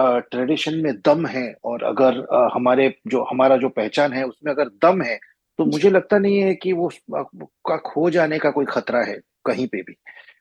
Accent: India; जैसे मैं हिंदुस्तान से हूँ, मैं भारत से हूँ

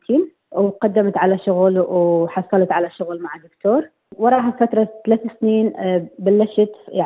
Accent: Iraq; moved away as an adult; now in Australia; من العراق، جاية سنة 2016 دخلت أستراليا.

